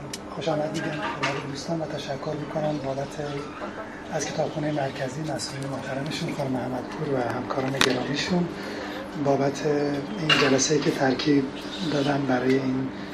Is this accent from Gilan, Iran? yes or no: no; Abadan, Khuzestan, Iran; born there; متولد آبادان هستم در سال 1355، منتها به خاطر جنگ سالها بیرون از وطن بودیم به معنی خاصش، یعنی بیرون از شهر آبادان بودیم تا سال 71 که برگشتیم.